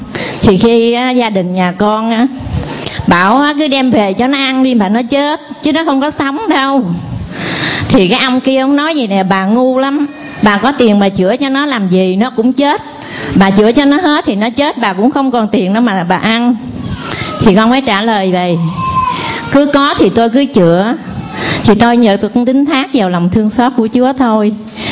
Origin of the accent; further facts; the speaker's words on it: Long An, Vietnam; Dạ, ở quê Long